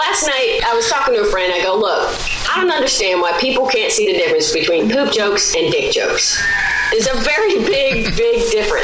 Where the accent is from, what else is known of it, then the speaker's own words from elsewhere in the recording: the South, United States; I'm from the South.